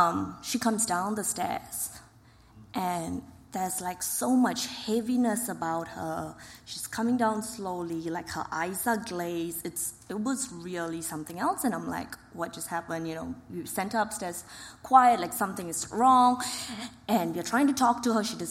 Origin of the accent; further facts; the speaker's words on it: Malaysia; we come from Malaysia